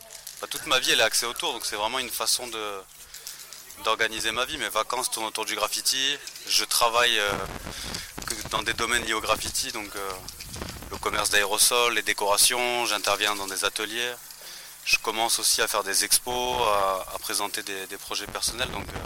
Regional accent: Provence-Alpes-Côte d'Azur, France; m'a emmené voir un dégrafeur qui faisait une fresque dans ma ville natale, à côté de Toulon.

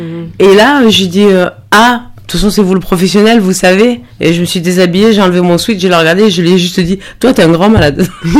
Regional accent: Morocco; quand on est d'origine ethnique africaine, ben moi, je suis marocaine et touareg.

